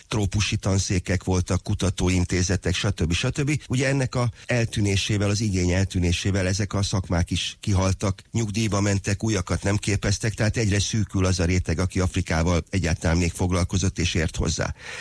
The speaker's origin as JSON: {"language": "Hungarian", "town": "Szerencs", "region": "Borsod-Abaúj-Zemplén", "country": "Hungary", "said": "Én magam Szerencsről származom, és ott van egy kisebb kertem"}